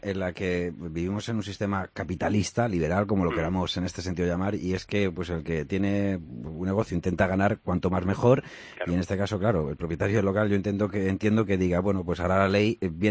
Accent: Madrid, Community of Madrid, Spain; todo aquel que somos de Madrid o que haya pasado por Madrid

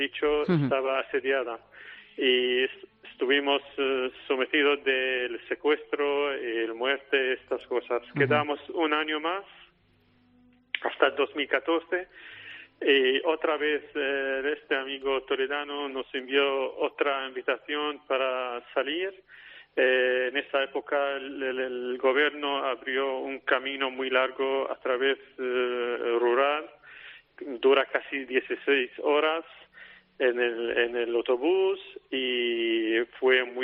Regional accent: Aleppo, Aleppo Governorate, Syria; Sí, soy de Alepo.

